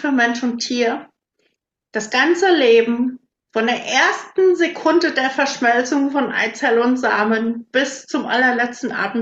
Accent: Hesse, Germany; So 15, 18 Kilometer von Herborn aus, das ist ja so ein bisschen ein Begriff, Richtung Westerwald hoch. Und da bin ich wirklich mitten im Wald groß geworden. Ganz einsam, mit einem riesen See vor der Tür.

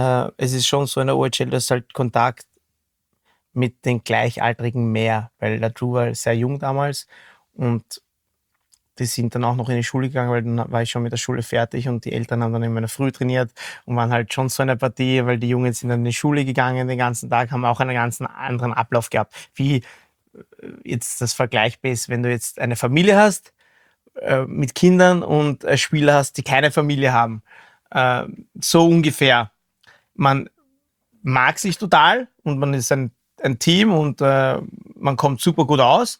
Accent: Austria; ich bin aus Österreich

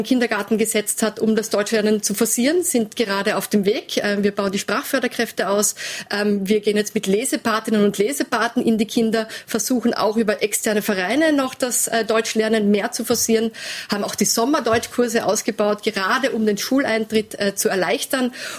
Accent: Vienna, Austria; gerade für mich als Wiener Bildungsstadträtin

